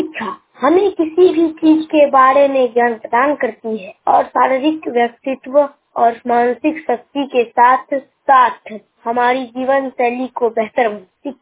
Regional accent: Saharsa, Bihar, India; मैं सहरसा से हूँ।

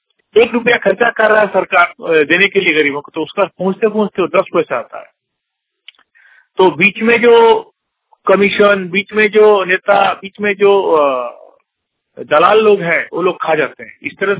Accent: Barbil, India; मैं काठसिला प्रखंड के गांव बड़बिल जिला पुरुषों का रहने वाला हूं।

